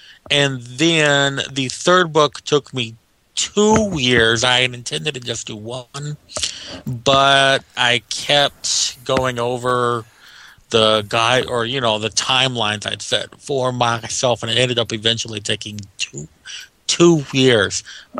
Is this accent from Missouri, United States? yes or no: yes; Missouri, United States; My home state is Missouri, so I kind of picture it there. Kind of in the Ozarks, which I live in, kind of the edge of.